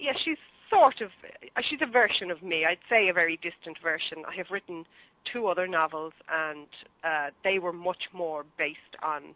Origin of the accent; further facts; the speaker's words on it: Leinster, Ireland; So I'm from County Dublin, and so I made her be from my home place.